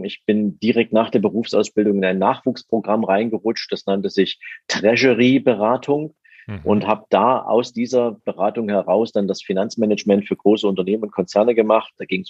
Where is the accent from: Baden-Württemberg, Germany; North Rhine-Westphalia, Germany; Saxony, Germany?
Saxony, Germany; Dresden; ich bin ein Kind der ehemaligen DDR. Also ich bin in Dresden geboren, in Dresden aufgewachsen, lebe auch nach wie vor da, habe hier mein Unternehmen, mein Office.